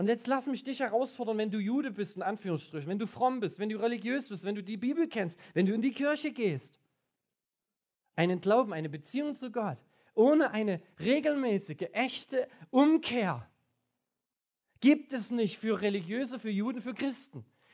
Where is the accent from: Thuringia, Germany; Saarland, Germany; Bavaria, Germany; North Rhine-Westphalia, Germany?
Bavaria, Germany; Hof; A72 zurück nach Hof, ja, in meine Heimat.